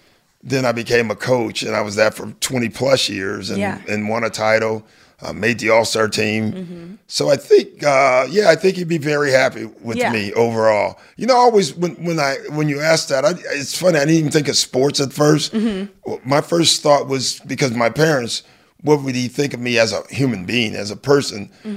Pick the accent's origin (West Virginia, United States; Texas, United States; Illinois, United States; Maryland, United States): Illinois, United States; Chicago; You know, growing up in Chicago, you don't travel a lot.